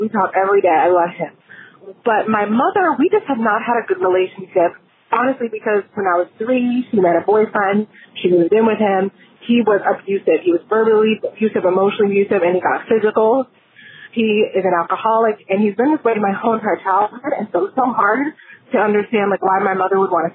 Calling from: Ocala, Florida, United States; from Ocala, Florida, and I just have a little bit of a dilemma.

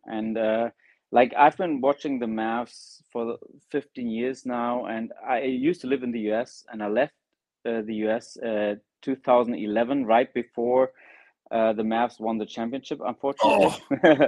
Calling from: Germany; Yeah, I'm calling from Germany

